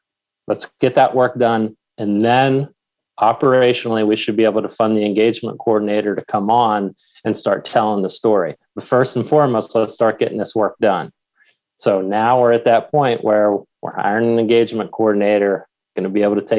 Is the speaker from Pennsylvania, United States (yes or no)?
yes; Pennsylvania, United States; We've got chapters here in my home state of Pennsylvania.